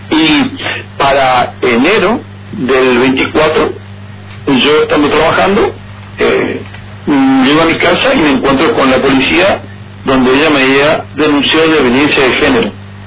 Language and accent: Spanish; El Dorado, Misiones, Argentina; now in Posadas, Argentina; Después vinimos a Posadas a instalarnos ya, yo porque soy acá, soy oriundo de Misiones, sí, de la ciudad del Dorado, pero me quise instalar en Posadas porque quería desarrollarme en una ciudad más grande.